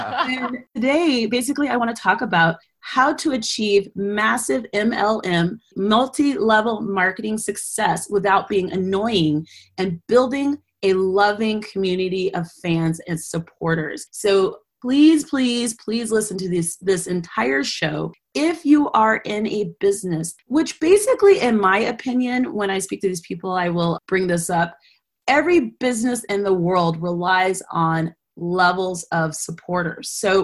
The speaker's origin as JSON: {"language": "English", "region": "Colorado", "country": "United States", "said": "They're originally from Wyoming and I'm from Colorado"}